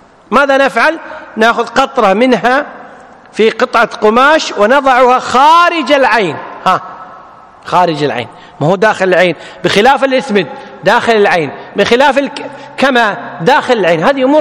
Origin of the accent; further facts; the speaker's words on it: Kuwait; عندنا في الكويت يسمونها الحبة السوداء